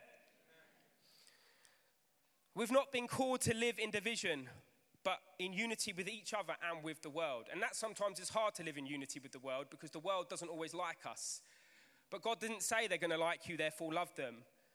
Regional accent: England, United Kingdom; growing up as a British lad, as an Englishman, some of you will know my story.

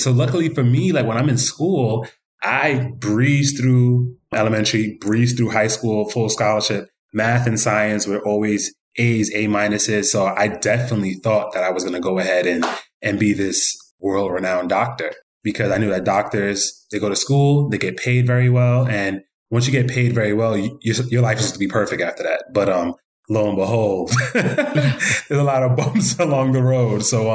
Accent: New York City, New York, United States; So currently born and raised in the Bronx, New York City, by way of Jamaica. Mom from Kingston, dad from Spanish Town, and went to the University of Miami in Florida.

